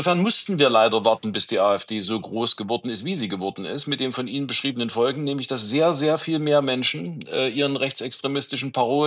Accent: Saxony, Germany; Ich komme ja aus Sachsen

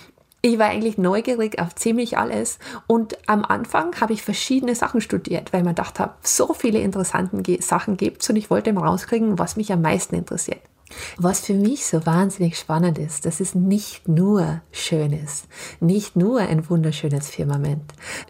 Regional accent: Kuchl, Salzburg, Austria; ich bin aus Kuchl, einem kleinen Ort in Salzburg

